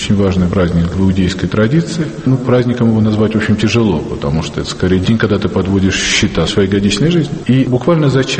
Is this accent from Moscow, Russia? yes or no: no; Leningrad, Saint Petersburg, Russia; moved away as an adult; now in Israel; Родился я в Советском Союзе. До 91 года жил в Ленинграде. Потом переехал жить в Израиль. Помимо того, что я программист, помимо того, что у меня есть семья и четверо детей